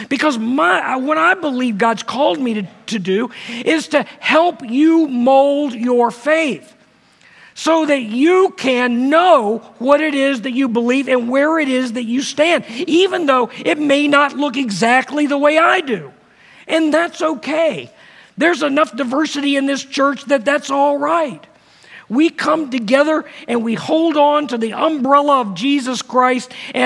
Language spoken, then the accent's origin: English; Virginia Beach, Virginia, United States; You know, I grew up in Virginia Beach, and it was really pretty homogeneous down there.